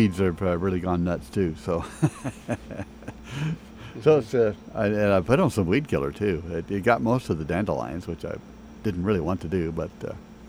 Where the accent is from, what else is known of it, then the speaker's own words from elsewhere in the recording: Georgia, United States; I remember as a kid growing up in Georgia, we had these big old pine trees.